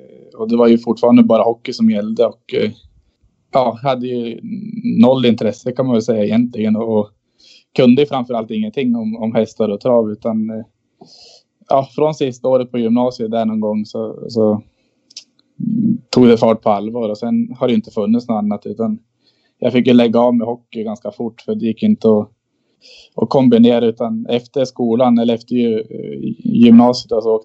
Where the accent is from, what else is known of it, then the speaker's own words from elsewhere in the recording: Östersund, Jämtland County, Sweden; Ja, nej, jag är 28 år, född och uppvuxen här i Östersund.